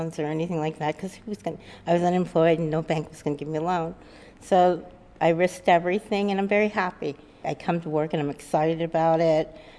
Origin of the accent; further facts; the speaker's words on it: San Francisco, California, United States; Born and raised in San Francisco, native.